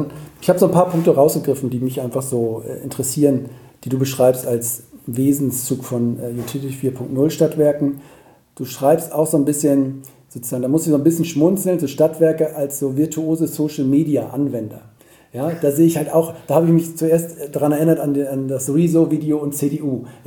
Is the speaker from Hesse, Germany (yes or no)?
no; Cologne, North Rhine-Westphalia, Germany; in Köln, wo ich herkomme